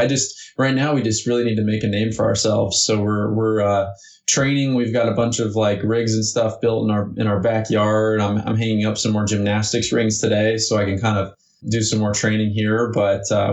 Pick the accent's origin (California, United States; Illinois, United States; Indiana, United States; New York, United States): Indiana, United States; Evansville; also born or lived in Florida; now in Indianapolis, United States; I grew up right here in Indiana, actually in southern Indiana in a town called Evansville, and moved to Florida for a brief while and then moved up to Indianapolis for a sales role